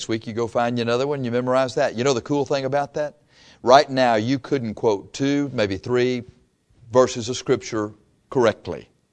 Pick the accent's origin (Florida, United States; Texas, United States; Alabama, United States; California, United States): Texas, United States; Corpus Christi; Well, I'm from Corpus Christi, and look at that cool-looking bridge